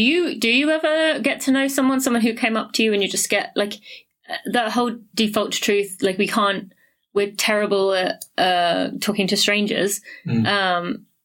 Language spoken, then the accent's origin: English; England, United Kingdom; growing up in England